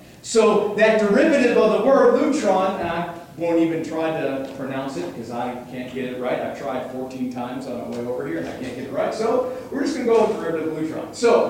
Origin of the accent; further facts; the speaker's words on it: New York, United States; Growing up in New York, we have a lot of Catholic friends.